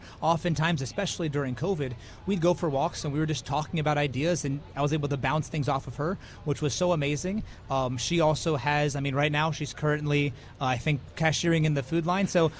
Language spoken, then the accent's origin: English; California, United States; I am from California.